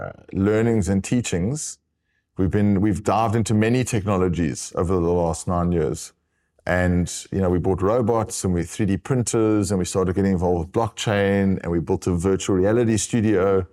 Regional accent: South Africa; I'm from South Africa. So I've got a big love for South Africa and for Africa.

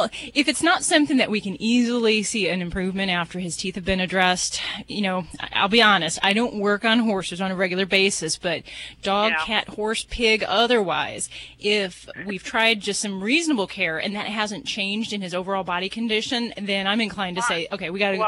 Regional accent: Las Vegas, Nevada, United States; You know, I'm from Vegas, so, that's when the big payout comes.

